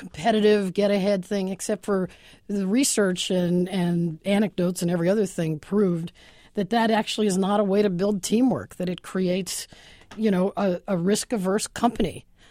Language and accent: English; Seattle, Washington, United States; Go easy here. That's my hometown.